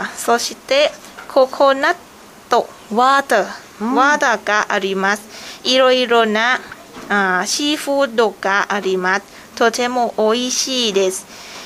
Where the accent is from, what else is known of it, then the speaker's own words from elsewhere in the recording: Thailand; Japanese is a second language; タイから来ました。